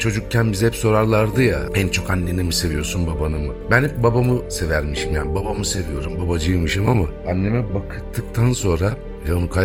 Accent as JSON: {"language": "Turkish", "region": "Istanbul", "country": "Turkey", "tie": "born or raised there", "said": "Ben o zaman Ortaköy'de oturuyordum. Annem Merter'de. Doğduğum, büyüdüğüm yer, ev Merter."}